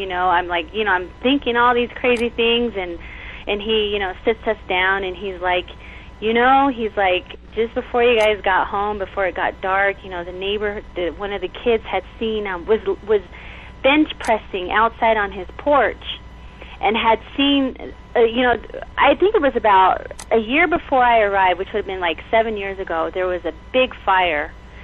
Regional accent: United States; now in White Mountain Apache Reservation, United States; We're actually from the Navajo Nation, but I work down here.

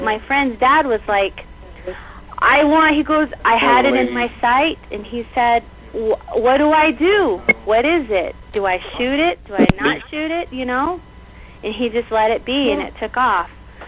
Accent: United States; now in White Mountain Apache Reservation, United States; We're actually from the Navajo Nation, but I work down here.

